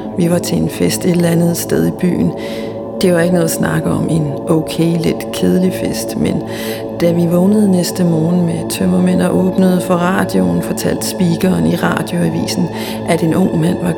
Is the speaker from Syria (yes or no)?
no; Nuuk, Greenland; now in Denmark; mens jeg stadig gik på skole i Danmark en af de vintre, hvor jeg var hjemme i Nuuk på juleferie.